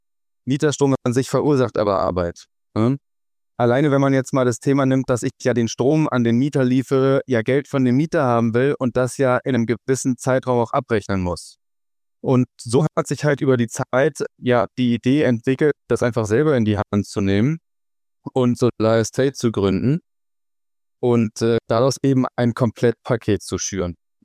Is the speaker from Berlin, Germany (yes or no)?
yes; Berlin, Germany; Ich bin hier in Berlin geboren, in der Großstadt und habe dann hier auch mein Abi gemacht